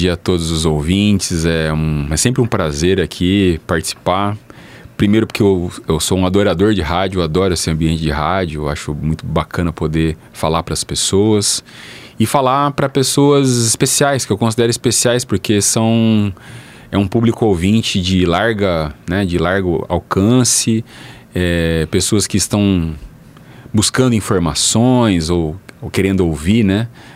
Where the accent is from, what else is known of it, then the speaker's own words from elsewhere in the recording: Ribeirão Preto, São Paulo, Brazil; Pé vermelho, sou caipira lá de Ribeirão Preto.